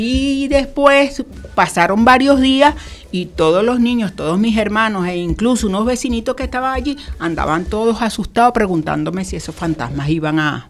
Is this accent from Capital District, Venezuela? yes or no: yes; Caracas, Capital District, Venezuela; era una casa grande con muchos niños porque éramos 10 hermanos. Y entonces era una casa grande con un patio donde sembrábamos, a pesar de que estábamos en la ciudad de Caracas, ¿verdad? La ciudad capital de Venezuela.